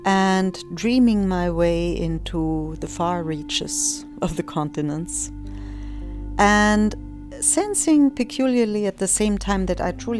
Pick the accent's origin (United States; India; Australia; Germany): Germany; I was born in 1945 in Germany.